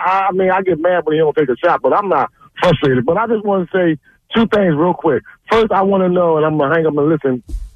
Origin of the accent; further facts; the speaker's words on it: Philadelphia, Pennsylvania, United States; I'm from South Philly.